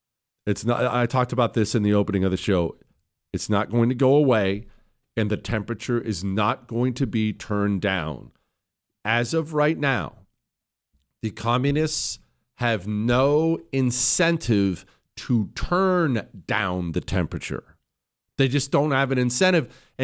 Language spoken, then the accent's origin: English; Montana, United States; I grew up in Montana, fires all the time. It's practically every summer.